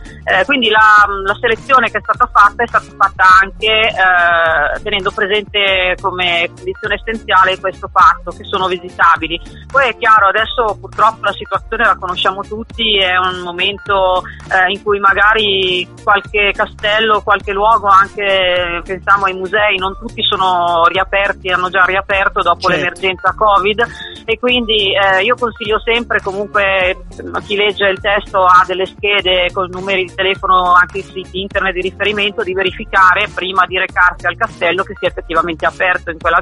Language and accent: Italian; Milan, Lombardy, Italy; No, io sono lombarda, precisamente milanese.